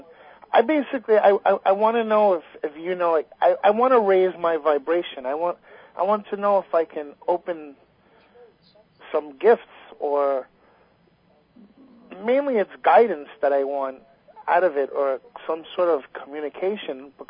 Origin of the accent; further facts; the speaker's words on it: Bellmore, New York, United States; I grew up in Belmore.